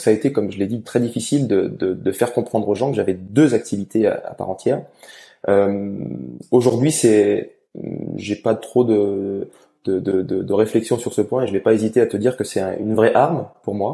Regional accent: Auvergne-Rhône-Alpes, France; Je suis né en Haute-Savoie, je suis un Haut-Savoyard pur souche.

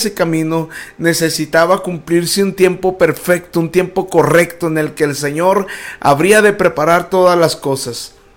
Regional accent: Torreón, Coahuila, Mexico; allí en la calle donde yo vivía en la colonia Calera Solares, en Torreón, Coahuila, en la calle, en la avenida Zacatecas, en el número 630, yo ahí vivía.

